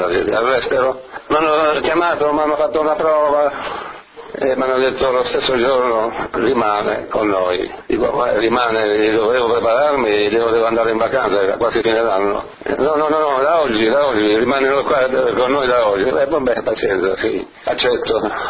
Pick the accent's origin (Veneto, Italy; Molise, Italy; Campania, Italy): Molise, Italy; now in Argentina; Io, come ben sapete, sono molisano dell'Alto Molise, un paesetto dell'Alto Molise, emigrai in Argentina assieme a mio padre nel 1950